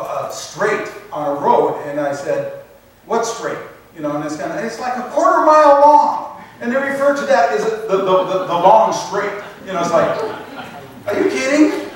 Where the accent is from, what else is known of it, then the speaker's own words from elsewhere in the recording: Oregon, United States; You know, it kind of drives me nuts, because I grew up in Willamette Valley. A nice, long, flat valley that runs north-south.